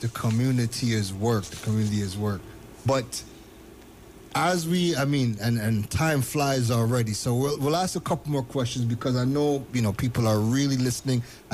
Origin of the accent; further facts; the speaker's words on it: Canada; now in Asia; growing up in Canada, being in Asia now